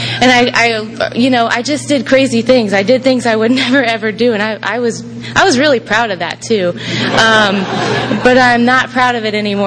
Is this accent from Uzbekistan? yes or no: no; St. Petersburg, Florida, United States; I'm from St. Pete. I have an older sister who's here and a twin brother who's here.